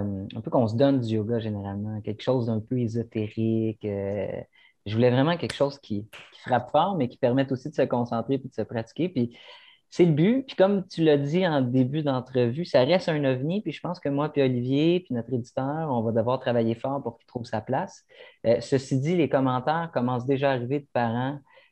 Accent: Joliette, Quebec, Canada; je viens de Joliette, j'ai une petite ville assez rock'n'roll, j'ai été, dès mon plus jeune âge, hyperactif

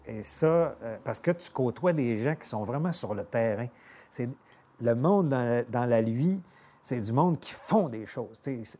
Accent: Dolbeau-Mistassini, Quebec, Canada; Parce que moi, je viens de Dolbeau-Mistassini

